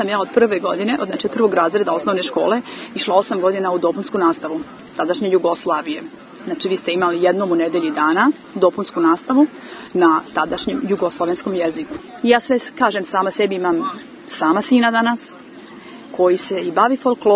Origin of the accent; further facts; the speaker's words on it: Serbia; now in Germany; Živimo u Nemačkoj, mi nismo Nemci, mi smo Srbi